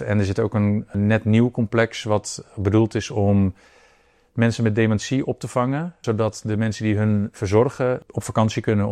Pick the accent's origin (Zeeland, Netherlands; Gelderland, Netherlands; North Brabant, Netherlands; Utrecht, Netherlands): Gelderland, Netherlands; Ermelo; En ik kom zelf uit Ermelo, hier 10 kilometer vandaan.